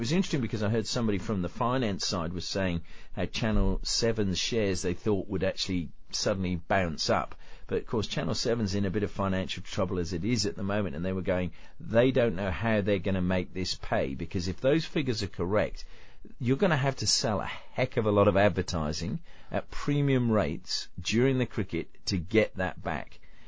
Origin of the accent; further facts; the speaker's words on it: England, United Kingdom; when I was growing up in England